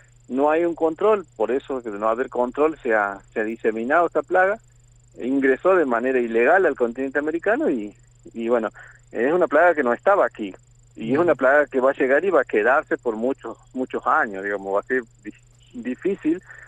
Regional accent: Argentina; como argentinos

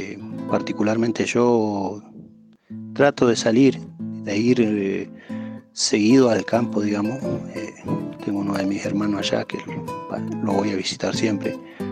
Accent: Río Negro, Argentina; now in Dina Huapi, Argentina; Y acá en Dinahuapi vivo hace 16 años, antes vivía en Fitamiche, un paraje de la línea sur.

